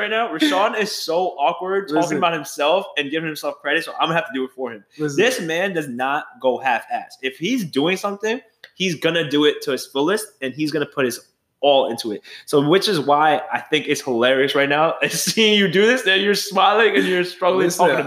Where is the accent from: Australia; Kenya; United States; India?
India; born there; I was born in India, right?